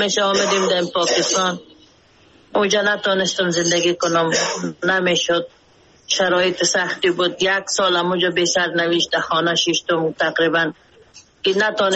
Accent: Mazar-i-Sharif, Balkh, Afghanistan; moved away as an adult; now in Pakistan; در یک مشکلاتی من برآمدم از مزار شریف نیمی مایگ آمدیم نیمی مایگ آمدیم

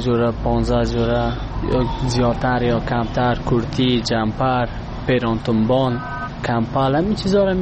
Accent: Afghanistan; همشه کل ما افغان هستیم

